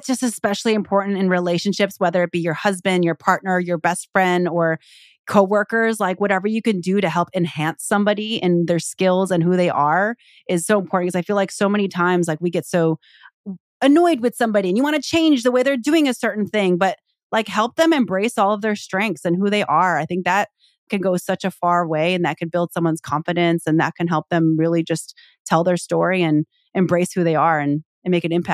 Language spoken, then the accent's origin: English; Philippines; I mean, I'm really excited because even just being Filipino and a trainer, 10 years ago, I didn't see many Filipino trainers.